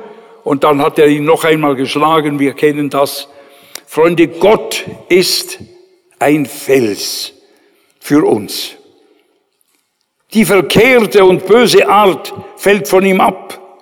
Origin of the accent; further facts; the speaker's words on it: Switzerland; Ich bin auch dankbar, dass bei uns in der Schweiz die Synagogen nicht gebrannt haben.